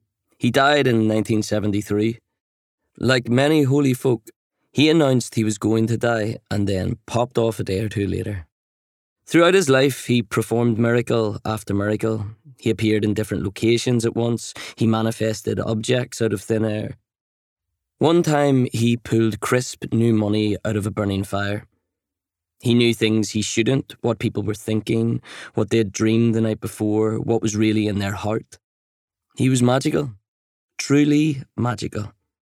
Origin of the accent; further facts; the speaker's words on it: Ireland; As a boy growing up in the Irish countryside, I didn't use the word love that often.